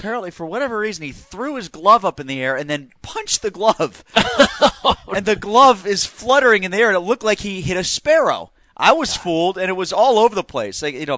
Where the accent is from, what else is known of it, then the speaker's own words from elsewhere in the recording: New England, United States; You know, I grew up in New England as a Steeler fan.